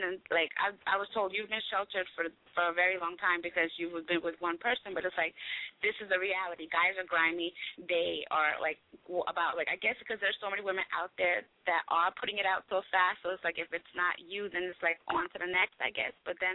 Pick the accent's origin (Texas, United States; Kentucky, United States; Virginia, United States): Virginia, United States; now in Lakeland, United States; I'm calling from Lakeland, Florida, originally from Virginia.